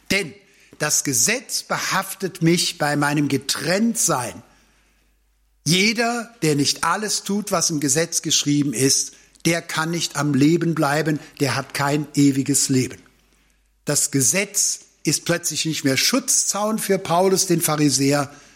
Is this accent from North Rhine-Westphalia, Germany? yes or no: yes; Cologne, North Rhine-Westphalia, Germany; ich bin ja Rheinländer, geboren in Köln